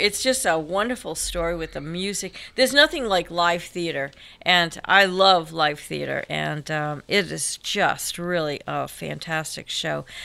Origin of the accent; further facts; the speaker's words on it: Rhode Island, United States; I have to refer, because I am from Rhode Island originally.